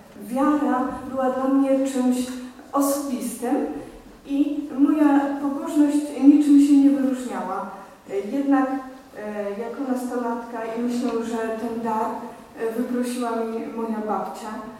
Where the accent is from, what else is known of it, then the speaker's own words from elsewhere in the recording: Chrzanów, Lublin Voivodeship, Poland; Pochodzę z pięknej małej wsi Chrzanów na Lubelszczyźnie.